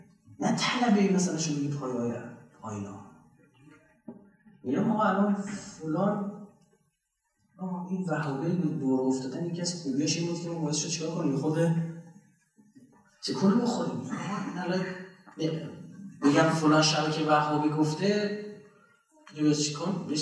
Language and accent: Persian; Iran; ما ایرانی هستیم دیگه تا پا رو گلو نذارم.